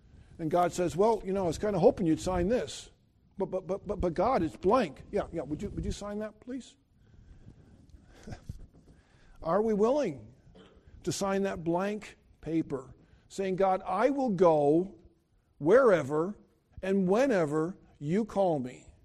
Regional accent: New York, United States; also born or lived in Philadelphia area; I grew up in upstate New York, grew up in the Philadelphia area. We've lived in Delaware. We've lived in Lancaster.

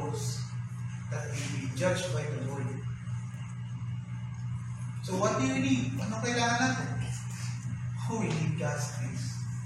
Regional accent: Calabarzon, Philippines; kami mga kami taga Batangas, paano na kami?

